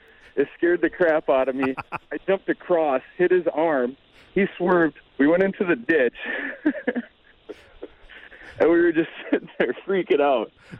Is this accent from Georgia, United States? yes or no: no; Waupaca, Wisconsin, United States; So when I was a teenager, I grew up in Wapaka, Wisconsin, and there's a nearby town, Wyawega